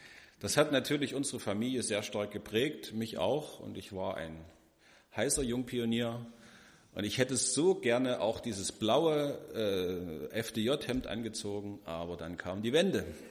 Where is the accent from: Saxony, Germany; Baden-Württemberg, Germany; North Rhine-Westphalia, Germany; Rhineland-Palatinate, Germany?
Saxony, Germany; moved away as an adult; now in Görlitz, Germany; Ich komme aus dem Erzgebirge, bin dort aufgewachsen und bin um 1998 zum Studium nach Görlitz gekommen und bin hier hängen geblieben. Bin seitdem hier, bin nicht mehr weggegangen.